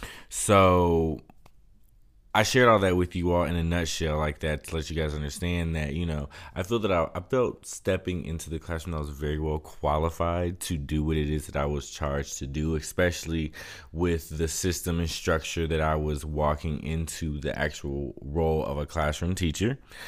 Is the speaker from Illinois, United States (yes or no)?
yes; Chicago, Illinois, United States; So I was born in Chicago, the Chicago area. I moved around quite a bit during the elementary years, in between like the South Side and the West Side, the suburbs, all over really.